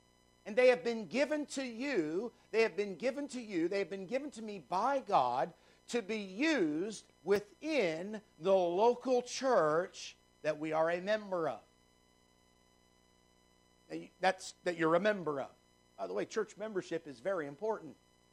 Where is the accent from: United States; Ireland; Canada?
United States; Chattanooga, Tennessee; And then I think of the church that I grew up in Highland Park Baptist Church in Chattanooga, Tennessee, and on it goes.